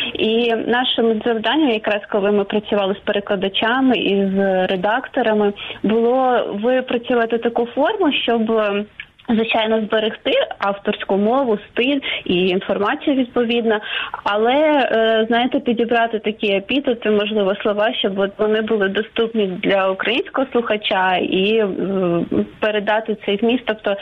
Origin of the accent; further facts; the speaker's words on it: Kyiv, Ukraine; ні, я не з Криму, я киянка.